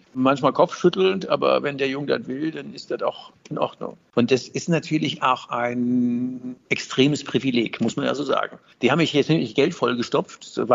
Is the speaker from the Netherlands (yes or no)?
no; Linz am Rhein, Rhineland-Palatinate, Germany; also born or lived in Westerwald; Also mein Geburtsort, da kommt meine Mutter her, da ist es mit dem ausgeprägten, gerollten Westerwälder R nicht so hart. Und in Linz am Rhein, wo ich groß geworden bin